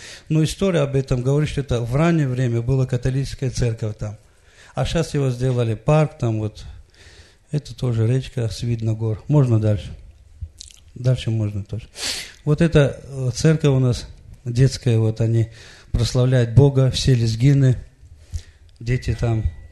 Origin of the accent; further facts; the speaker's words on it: Qusar, Qusar District, Azerbaijan; я тоже из Азербайджана, из города Кусаров.